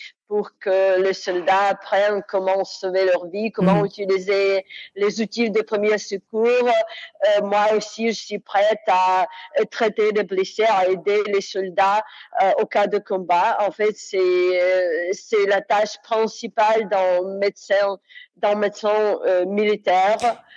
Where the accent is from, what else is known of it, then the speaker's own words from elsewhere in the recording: Kyiv, Ukraine; French is a second language; dès que ma mère m'avait appelé en disant qu'il y avait des bombardements de ma ville natale, de la capitale de Kiev